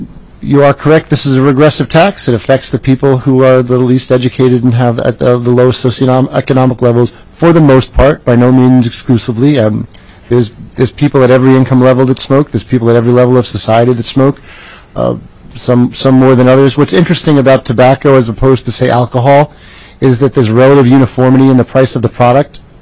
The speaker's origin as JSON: {"language": "English", "region": "New Jersey", "country": "United States", "tie": "born or raised there", "said": "Anecdotally, I grew up in New Jersey where clothing wasn't taxed on the sales tax, and a lot of New York people came to use our malls and buy clothing."}